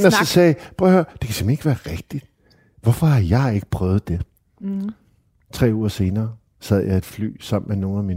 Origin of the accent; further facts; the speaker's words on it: Amager, Capital Region of Denmark, Denmark; Det betyder, at jeg er født og opvokset på Amager.